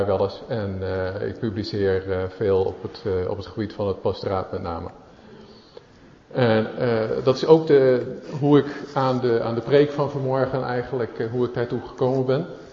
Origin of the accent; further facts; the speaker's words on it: Zoetermeer, South Holland, Netherlands; ik kom uit Zoetermeer, zoals ook op de site staat.